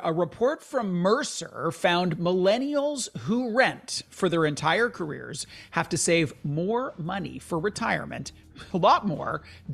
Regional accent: Canada; As a Canadian, it kind of makes my heart weep a little bit.

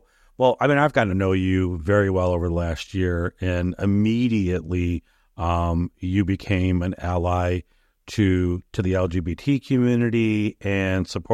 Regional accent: New York, United States; So we know Detroit because I grew up in upstate New York, so another very, very diverse city.

